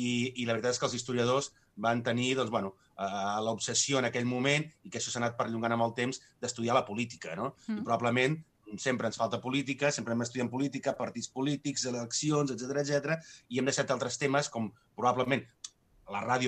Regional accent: Sabadell, Catalonia, Spain; jo que soc de Sabadell

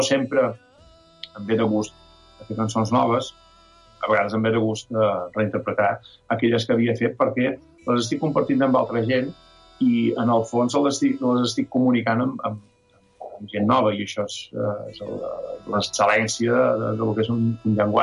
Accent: Ciutadella, Balearic Islands, Spain; jo som menorquí, som de Ciutadella, visc a una illa, o sigui, vaig néixer a una illa, vaig marxar d'una illa amb … per buscar-nos la vida com a músics, però al cap de 11 anys vaig tornar cap a l'illa.

